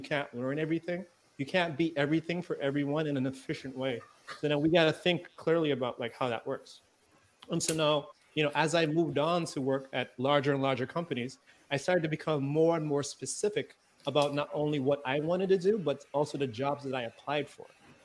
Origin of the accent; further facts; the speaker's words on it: Antigua & Barbuda; Originally, I'm from the Caribbean, you know, born and raised, grew up a little tiny island called Antigua.